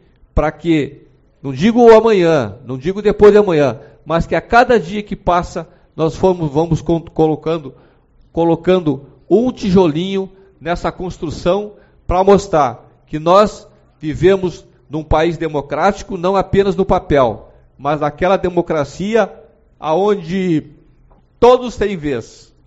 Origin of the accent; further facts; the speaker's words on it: Brazil; Nós não temos que ter vergonha de sermos assim, porque nós somos do Brasil e o Brasil é assim, de norte a sul.